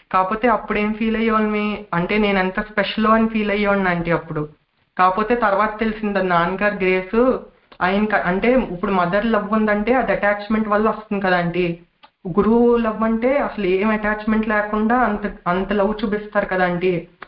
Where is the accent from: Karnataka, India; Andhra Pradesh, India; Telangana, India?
Andhra Pradesh, India; Palakollu; born there; నేను పాల్కోల్లో విజయలక్ష్మి హాస్పిటల్లో పుట్టానండి.